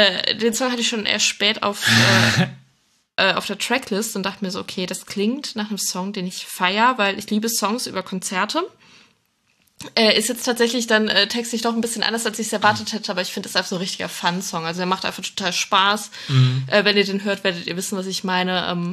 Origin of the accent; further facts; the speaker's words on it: North Rhine-Westphalia, Germany; ich komme aus NRW und dementsprechend schon Karnevalskind bei Hart. Und dass ich jetzt in Köln wohne